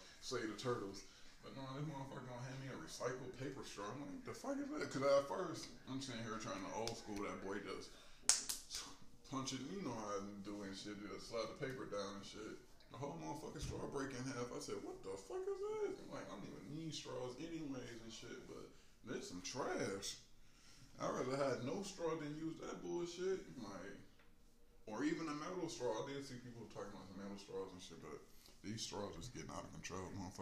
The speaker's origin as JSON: {"language": "English", "town": "Detroit", "region": "Michigan", "country": "United States", "said": "I ain't from here. I'm from Detroit, bitch, all day."}